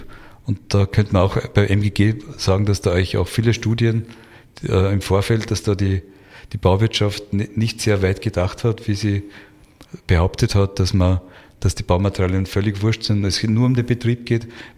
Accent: Austria; als Österreicher, Österreicherin

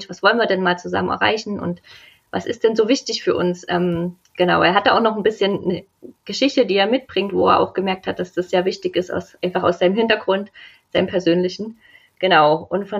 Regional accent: Dresden, Saxony, Germany; Wir kommen beide aus Dresden, beziehungsweise wohnen in Dresden. Ich bin 37 Jahre alt

